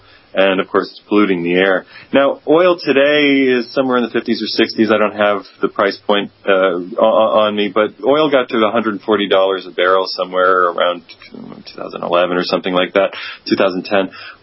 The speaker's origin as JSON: {"language": "English", "region": "Pennsylvania", "country": "United States", "tie": "born or raised there", "said": "Now, I spent some of my childhood growing up in Pennsylvania."}